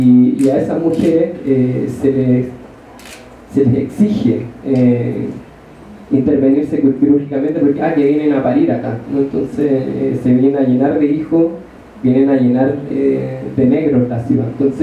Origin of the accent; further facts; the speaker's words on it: north, Chile; yo soy del norte de Chile